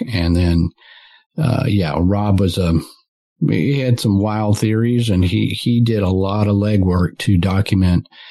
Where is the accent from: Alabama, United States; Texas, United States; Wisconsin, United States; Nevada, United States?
Texas, United States; Dallas; So for a while there, I grew up in the Dallas-Fort Worth.